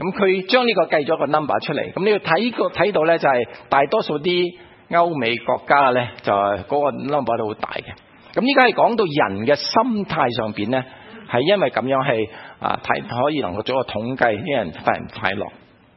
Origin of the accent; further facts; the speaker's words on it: China; 咁你又睇我哋中国人咧啊